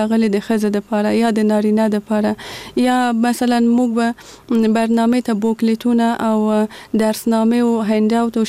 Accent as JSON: {"language": "Pashto", "region": "Kabul", "country": "Afghanistan", "tie": "born or raised there", "said": "زه په کابل کې زیږېدلې یم او دلته مې ژوند کړی."}